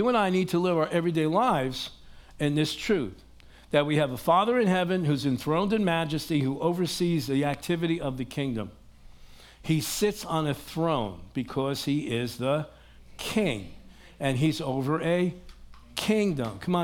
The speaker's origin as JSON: {"language": "English", "country": "United States", "said": "Well, I'm an American. I belong in a democratic society."}